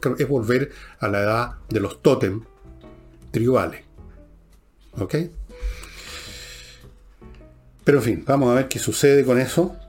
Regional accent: Chile; mi mamá y mi abuela hablaban en francés y se celebraba el 14 de julio, todo un montón de cosas, estupendo, estupendo, pero yo soy chileno y ellas eran chilenas

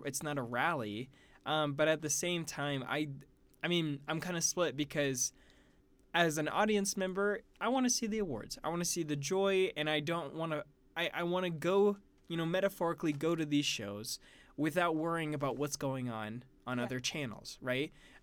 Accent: Florida, United States; just because I'm from Florida, is the Parkland students.

